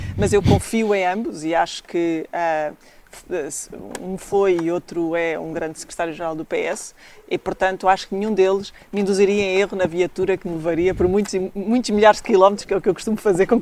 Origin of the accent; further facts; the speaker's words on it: Faro, Portugal; sou algarvia, estamos no Algarve